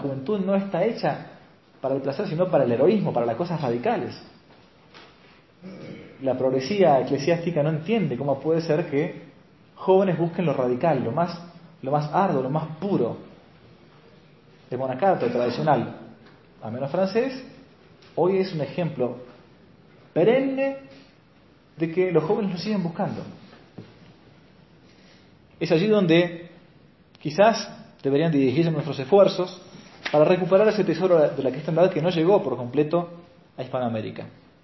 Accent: Argentina; a pedirle en público que fundasen una abadía tradicional así en mi país, la Argentina.

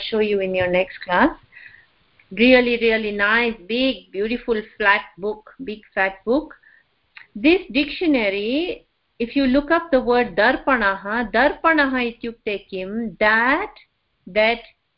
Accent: India; but growing up in my ancestral home, very big house, huge joint family, very, very large family, some 20, 30 people lived there normally.

